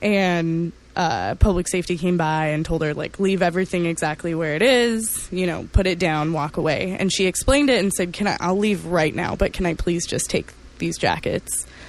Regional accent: California, United States; when I grew up in California

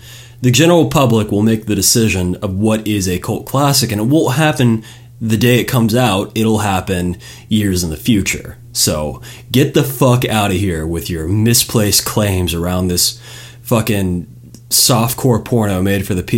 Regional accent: Texas, United States; I'm from North Texas, and it snows maybe once every 4 or 5 years

